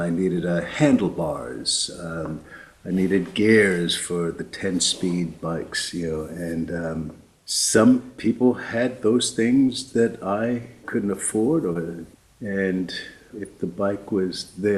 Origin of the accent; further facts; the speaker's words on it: Englewood, New Jersey, United States; The second confession, I went back to my hometown in Englewood, New Jersey, and I was going to visit my high school.